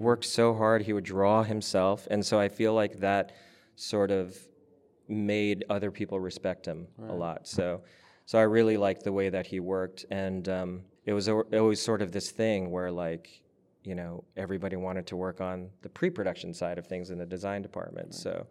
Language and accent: English; Berkeley, California, United States; And I was like, oh, you know, I'm from Berkeley.